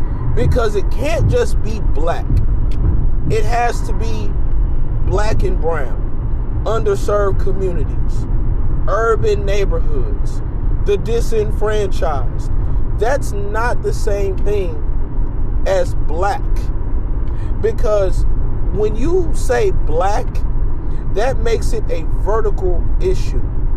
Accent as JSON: {"language": "English", "country": "United States", "said": "That's just like me being black American or me being black."}